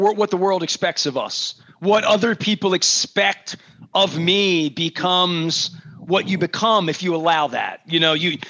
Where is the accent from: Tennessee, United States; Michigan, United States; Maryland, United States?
Maryland, United States; Dundalk; I grew up with that in Dundalk.